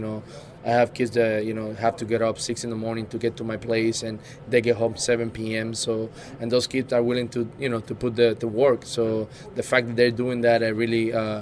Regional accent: Puerto Rico; the fact that I grew up in Puerto Rico also

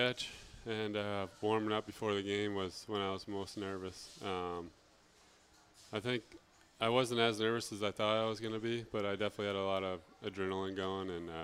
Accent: Iowa, United States; We're from Iowa.

